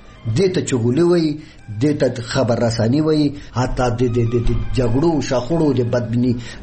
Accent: Nangarhar, Afghanistan; زه د ننګرهار ولایت اوسیدونکی یم.

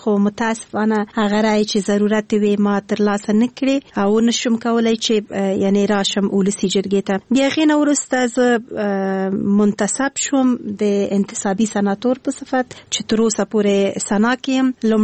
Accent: Kabul, Afghanistan; born there; زه د اصلا پلار مې د خوست ده مور مې د پکتیا ده او زه په خپله کابل کې زیږیدلی یم خو په هر صورت د خوست هیل کېږم

